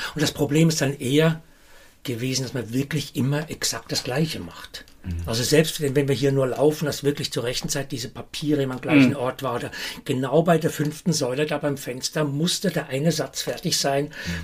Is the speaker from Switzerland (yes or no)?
yes; Aargau, Switzerland; Moment, ich bin kein Zürcher, ich komme aus dem Aargau, wie mache ich das jetzt?